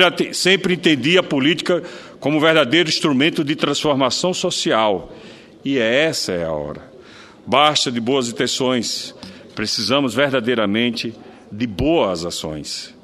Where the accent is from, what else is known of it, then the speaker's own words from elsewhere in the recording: Itabaiana, Sergipe, Brazil; esse depoimento do lugar onde nasci, onde vivi e onde cresci, na minha querida Itabaiana, lá em Sergipe.